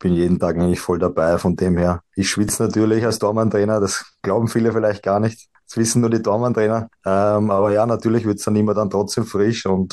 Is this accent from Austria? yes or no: yes; Vienna, Austria; Ich bin aufgewachsen in Simmering, war ein schönes Pflaster, muss ich sagen.